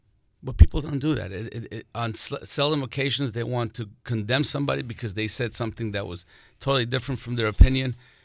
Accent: New York, United States; born there; I was born in New York, served in the military. I'm bilingual.

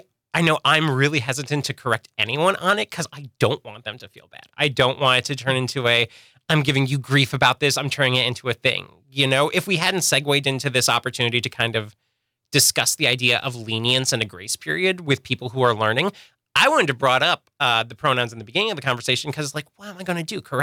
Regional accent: Waukesha, Wisconsin, United States; because I grew up in Waukesha too.

